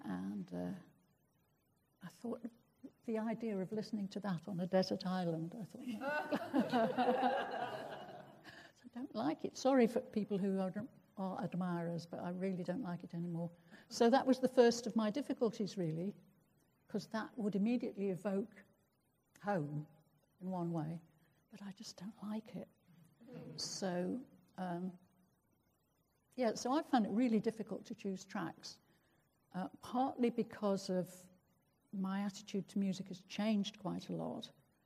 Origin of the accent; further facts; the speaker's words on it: Liverpool, North West England, United Kingdom; also born or lived in Scarborough; But when the war ended, we moved over to Liverpool.